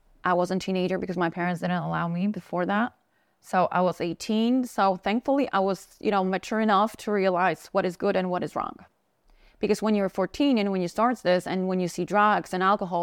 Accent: Radomsko, Łódź Voivodeship, Poland; English is a second language; So I just went to my hometown. Little hometown, 50,000 people, Radomsko. Say hello to them.

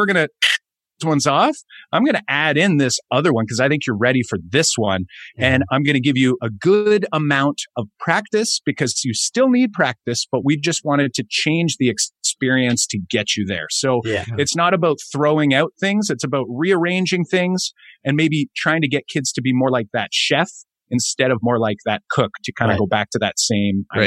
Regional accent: Canada; we're from Canada

